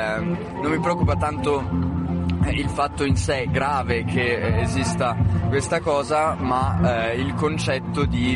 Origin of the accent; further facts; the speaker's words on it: Pavia, Lombardy, Italy; Io sono di Pavia